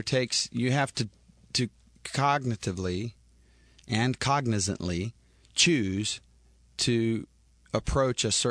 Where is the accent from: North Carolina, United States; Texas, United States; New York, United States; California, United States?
Texas, United States; I grew up in West Texas listening to country music and loved it, fell in love with it.